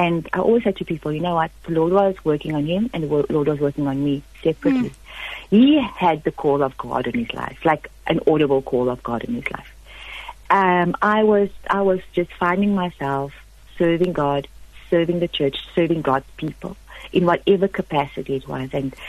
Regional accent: East London, Eastern Cape, South Africa; now in Bloemfontein, South Africa; And I was now at the age of 23 years old. And I moved back to the Free State from the Eastern Cape. I'm from East London.

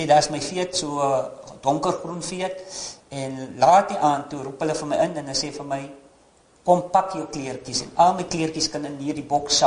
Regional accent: Paternoster, Western Cape, South Africa; born there; Ek is gebore in die kant van Paternosters, Weskusklong.

